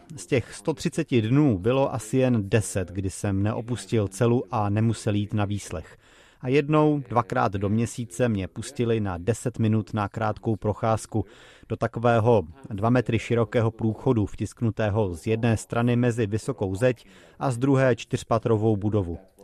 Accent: Iran; V Íránu, odkud pocházím, jsem byl politickým vězněm.

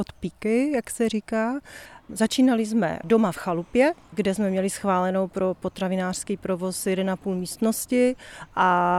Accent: Moravia, Czechia; protože jsem z Moravy, z Valašska

